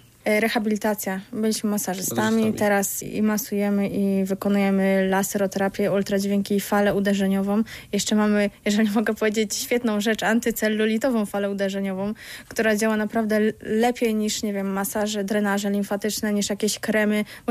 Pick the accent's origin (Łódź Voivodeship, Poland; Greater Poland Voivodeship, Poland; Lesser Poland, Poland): Lesser Poland, Poland; Olkusz; Ja pochodzę z Olkusza, tam, gdzie te słynne garnki się wyrabia.